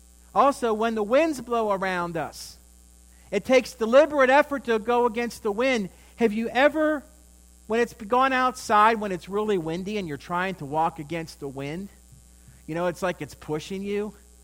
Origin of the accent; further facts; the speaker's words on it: Pennsylvania, United States; One time when I was in my youth, our church was close to, my hometown was very close to Ohiopow State Park, and the Occhiogany River is there